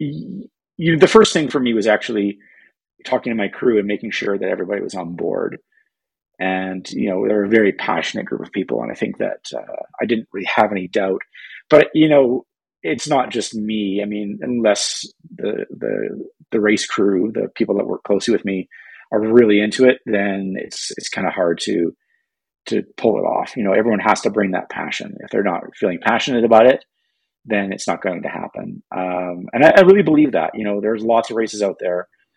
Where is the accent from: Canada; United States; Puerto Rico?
Canada; Alberta; I grew up in Southern Alberta, but a little farther north than here.